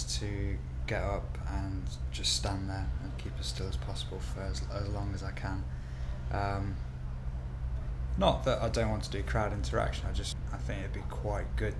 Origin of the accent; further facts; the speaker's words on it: Derby, East Midlands, United Kingdom; now in London, United Kingdom; I'm 23. I'm from Derby originally, but I've been in London for 5 years now.